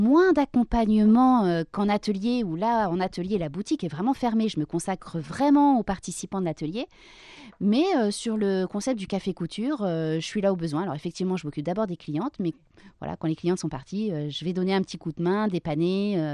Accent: Laval, Pays de la Loire, France; born there; je suis née à Laval. Alors, j'ai fait un petit crochet à Rennes dans le cadre de mes études, mais je suis revenue en Mayenne pour travailler

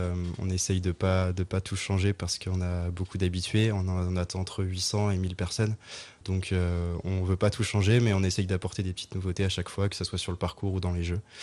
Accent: Entrammes, Pays de la Loire, France; Ouais, moi je le faisais depuis que j'étais tout petit, parce que je suis originaire d'Entrammes.

